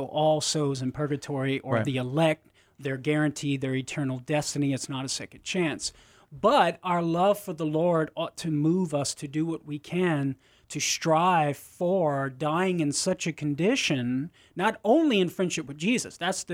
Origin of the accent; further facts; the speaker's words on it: Crowley, Louisiana, United States; Iota's not too far from my hometown, Crowley.